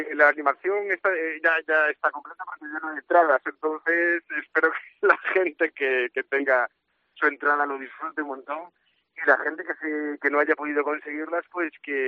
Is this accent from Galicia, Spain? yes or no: yes; Galicia, Spain; pues para nosotros que somos gallegos, pues es parte también casi como si estuviese en casa.